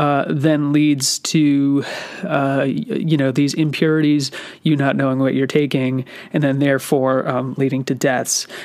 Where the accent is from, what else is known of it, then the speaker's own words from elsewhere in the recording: Massachusetts, United States; Okay, I'm from Massachusetts.